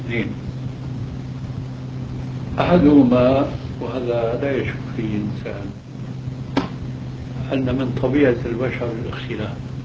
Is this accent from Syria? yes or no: yes; Syria; وإلا فيكون مثله كمثل ما يقال عندنا في سوريا